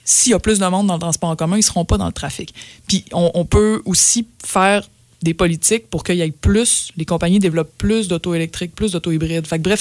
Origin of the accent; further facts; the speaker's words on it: Quebec City, Quebec, Canada; Je viens du centre-ville de Québec, Saint-Jean-Baptiste. C'est ça, mon hood.